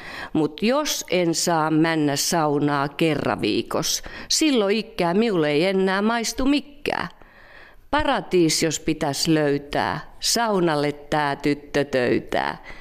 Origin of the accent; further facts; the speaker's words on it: Lappeenranta, South Karelia, Finland; born there; ja olen syntynyt Lappeenrannassa. Eli minä olen näitä Etelä-Karjalan tyttöjä.